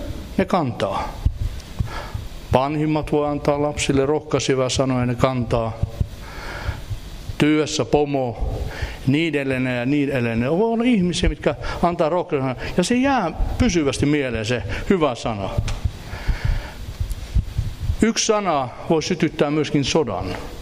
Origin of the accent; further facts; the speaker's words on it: Sweden; Me ollaan kasvettu Ruotsissa.